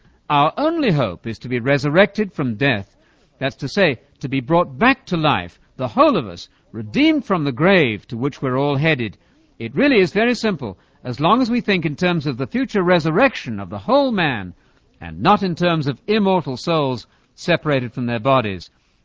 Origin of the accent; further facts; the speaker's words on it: England, United Kingdom; If I, as an Englishman, say, I'm mad about my flat, my American friends will understand something quite different from an English audience.